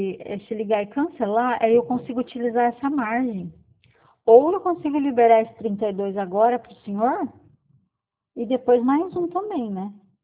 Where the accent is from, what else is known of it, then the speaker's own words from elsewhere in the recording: Paraná, Brazil; Então, eu sou aqui do Paraná.